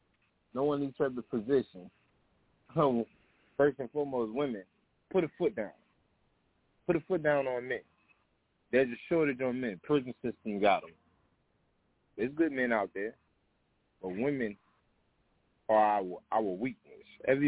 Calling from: Savannah, Georgia, United States; I'm calling from the Savannah area, Savannah, Georgia.

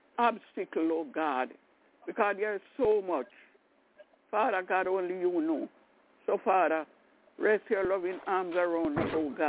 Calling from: Albany, New York, United States; I'm calling from Albany, New York.

